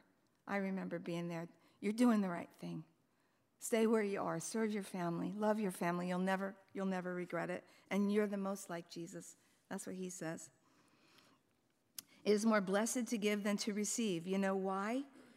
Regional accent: East Coast, United States; We had powdered milk and rice, and I was raised on the East Coast.

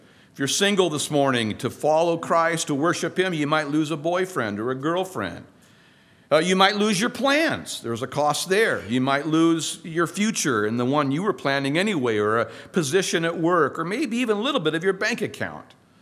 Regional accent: California, United States; here I am a bozo from Southern California.

